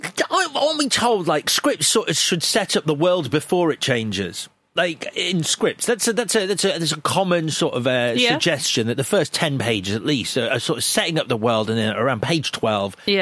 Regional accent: Ireland; and maybe it's just because I'm Irish

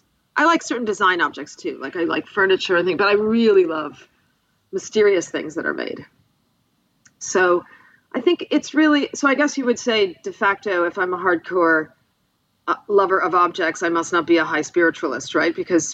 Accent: Buffalo, New York, United States; I grew up in my hometown, Buffalo, New York, has a superb art museum called the Albright Knox

